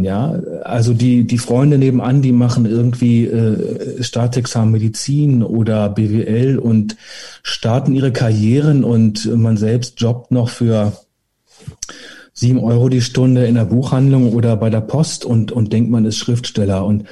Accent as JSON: {"language": "German", "country": "Germany", "said": "Ich komme ja aus der DDR"}